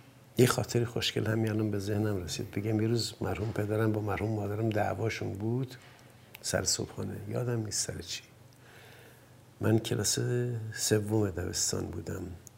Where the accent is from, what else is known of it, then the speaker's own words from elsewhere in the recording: Hamadan, Iran; من در یک خانواده متوسط، هم از نظر اقتصادی هم از نظر فرهنگی، در همدان به دنیا اومدم. همدان شهر سردی بود.